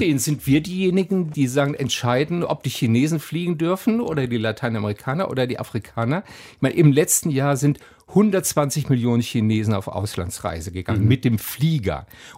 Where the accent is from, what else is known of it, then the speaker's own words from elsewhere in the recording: Southwest Germany, Germany; ich komme aus dem Südwesten, wo es durchaus eine Faschingstradition gibt.